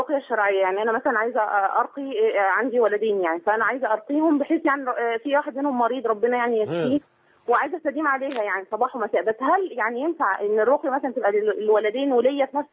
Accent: Tunisia; now in Kuwait; أنا يعني تونسية وتنقبت في الكويت

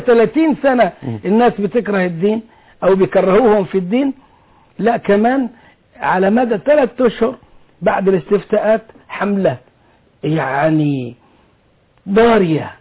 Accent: Egypt; احنا كلنا مصريين

